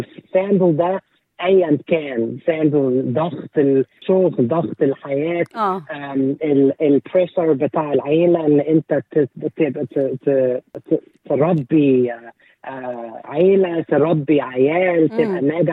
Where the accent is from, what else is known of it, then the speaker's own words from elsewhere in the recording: Egypt; أنا جاي، أنا مصري، أنا رايتر